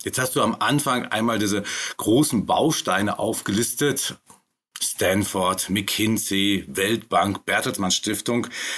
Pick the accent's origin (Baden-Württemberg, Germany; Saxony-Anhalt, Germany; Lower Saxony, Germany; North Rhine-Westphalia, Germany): North Rhine-Westphalia, Germany; born there; bin ich im Sauerland geboren, in eine großartige Familie, wo man sich auch nicht viel Sorgen machen musste. Das muss man natürlich auch wissen, in einer Zeit, in der ich dann als Jahrgang 74 aufgewachsen bin